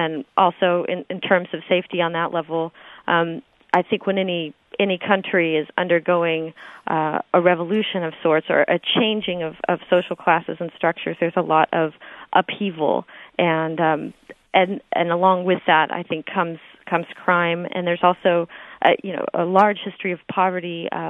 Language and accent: English; United States; When I said I was from the United States and made some comment about my president